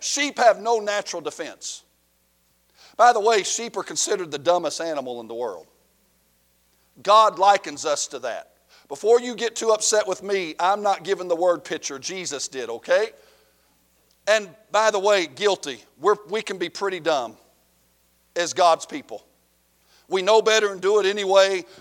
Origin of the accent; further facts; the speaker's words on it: the South, United States; now in Michigan, United States; I do like one thing about Michigan. People drive hard and fast up here. I love it. I'm from the South.